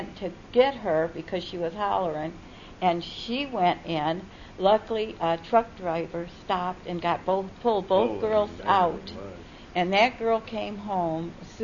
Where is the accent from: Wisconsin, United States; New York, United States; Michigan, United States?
Michigan, United States; Madison Heights; Always Madison Heights. They always, are you from Detroit? No, we're from Madison Heights, Michigan. And to this day, we have our Madison Heights shirts we wear.